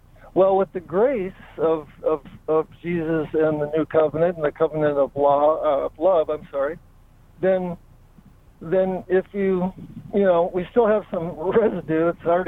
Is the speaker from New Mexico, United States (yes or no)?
no; North Dakota, United States; I was brought up in North Dakota as a Catholic in the 60s. I was an altar boy, church organist, and I'm no longer a Catholic. I'm a Christian